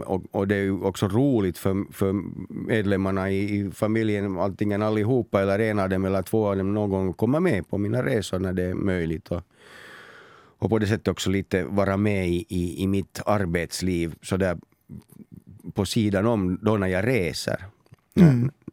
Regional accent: Helsinki, Uusimaa, Finland; Ja, vi bodde på ett annat ställe på Drumsö före det, men sedan jag var 5 så bodde vi just där var jag har mitt ställe nu också.

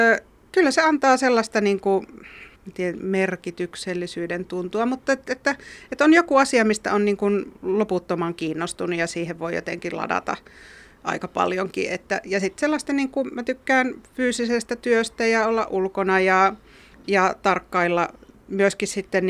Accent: Northern Finland, Finland; itsekin kun olen pohjoisemmasta kotoisin

